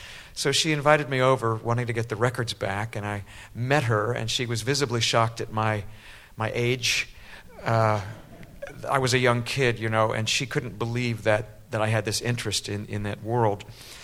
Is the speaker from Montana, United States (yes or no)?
no; Columbus, Ohio, United States; moved away; So by the time I moved to Los Angeles in 1977 from my hometown of Columbus, Ohio, hold the applause, please.